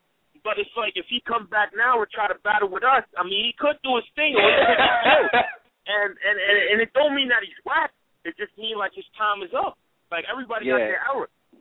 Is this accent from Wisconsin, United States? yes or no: no; New York, United States; I mean, I'm from Queens, so I still got to ride with the Knicks, man.